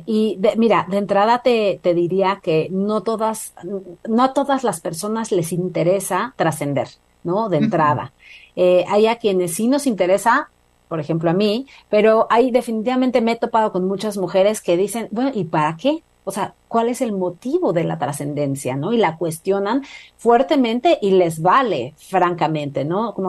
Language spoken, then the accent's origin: Spanish; Mexico; que ella era colombiana y que yo soy mexicana